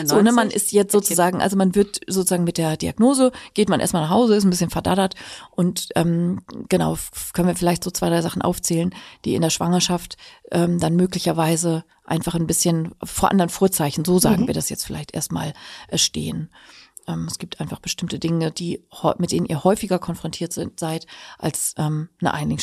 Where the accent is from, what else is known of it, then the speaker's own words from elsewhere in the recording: Northern Germany, Germany; als Norddeutsche.